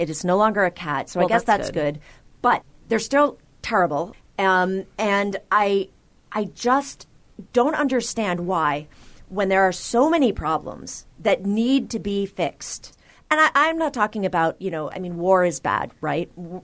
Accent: Waterville, Maine, United States; In Waterville, Maine, that's my hometown.

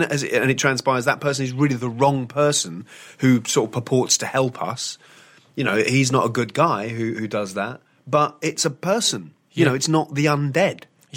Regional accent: United Kingdom; moved away as an adult; now in Australia; So I'm foreign to all of that.

